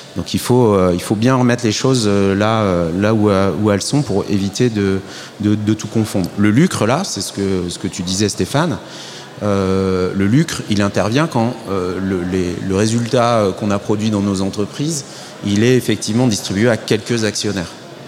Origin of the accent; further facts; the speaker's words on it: Hauts-de-France, France; moi, je viens du Nord, près de Valenciennes